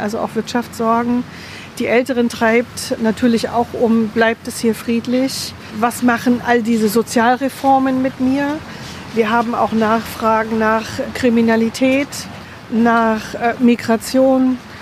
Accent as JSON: {"language": "German", "region": "East Germany", "country": "Germany", "tie": "born or raised there", "said": "Ich bin ein Wendekind. Ich bin im Osten groß geworden. Ich habe die Wende erlebt."}